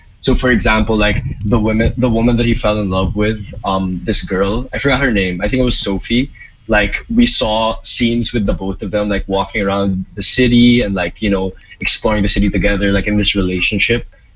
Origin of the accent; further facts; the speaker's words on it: Philippines; now in Hong Kong; I'm also from the Philippines.